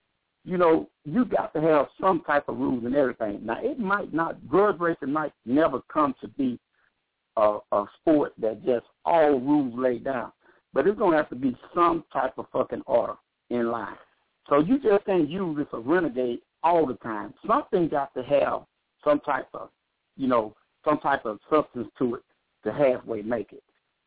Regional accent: the South, United States; I told you I'm from the South.

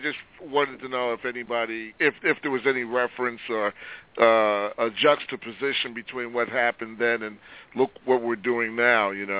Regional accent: New York City, New York, United States; I'm from Brooklyn, too.

